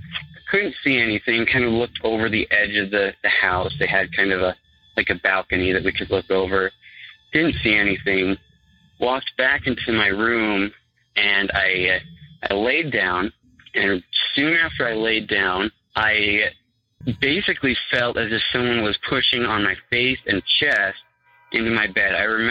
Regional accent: Utah, United States; I'm from Utah, so safe guess, I am Mormon.

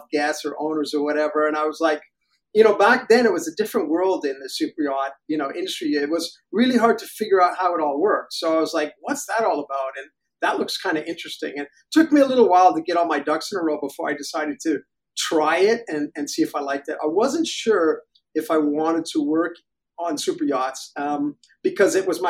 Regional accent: Canada; now in Europe; I grew up in Canada, but I left there a long, long time ago. I've been traveling a lot in my life, but I spent most of my life in Europe.

